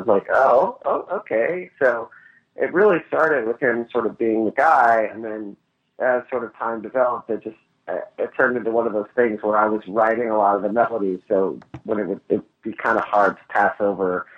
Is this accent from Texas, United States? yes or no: yes; Dallas, Texas, United States; I grew up in Texas. Okay. In Dallas.